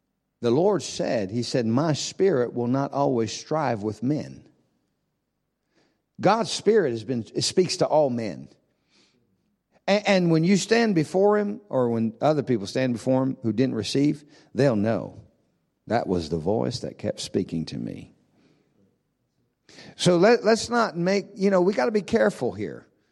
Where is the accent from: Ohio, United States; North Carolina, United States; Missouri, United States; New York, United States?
Ohio, United States; I said, "I grew up in Ohio. We got 3-meter corn."